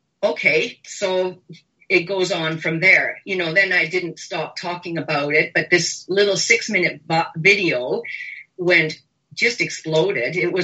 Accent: Canada; Here I was, a little German girl of German parents, born and raised in Canada. Okay, but my parents came from Germany. They were immigrants to Canada.

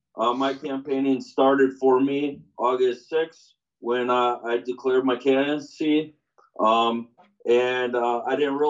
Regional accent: Milwaukee, Wisconsin, United States; I grew up in the Milwaukee area in an 800-square-foot house.

